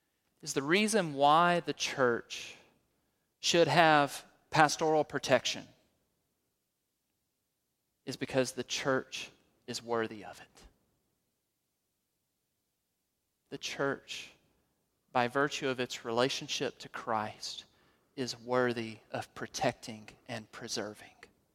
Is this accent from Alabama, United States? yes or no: yes; Alabama, United States; I found a job at a lumberyard part-time in Kansas City in the winter, and I'm from Alabama.